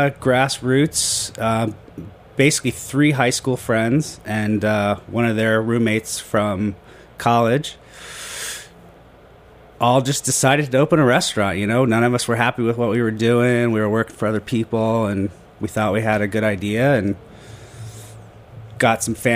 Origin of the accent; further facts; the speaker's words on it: California, United States; I was raised in Northern California.